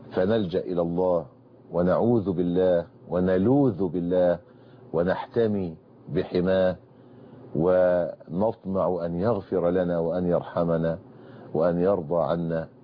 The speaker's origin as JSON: {"language": "Arabic", "country": "Egypt", "said": "العرف عندنا في مصر ما يقتضي ان الزوج لا يقدم مهرا"}